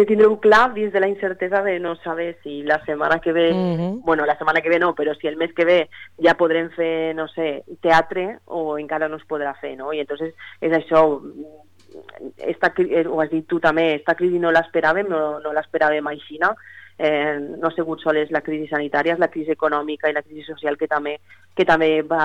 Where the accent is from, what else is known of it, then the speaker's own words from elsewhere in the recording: Càlig, Valencian Community, Spain; Pues, no sé, en el cas del meu poble, jo soc de Càlig